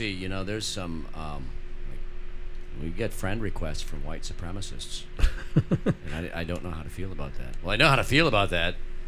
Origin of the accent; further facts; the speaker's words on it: Minnesota, United States; No, I'm from Minnesota.